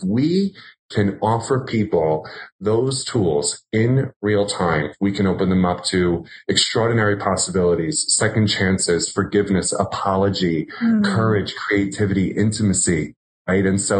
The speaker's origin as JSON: {"language": "English", "region": "New York", "country": "United States", "tie": "born or raised there", "said": "you know, I'm native New Yorker and I spend most of my time here."}